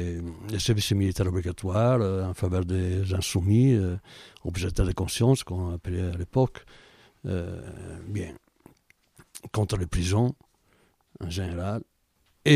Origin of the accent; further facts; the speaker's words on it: Veneto, Italy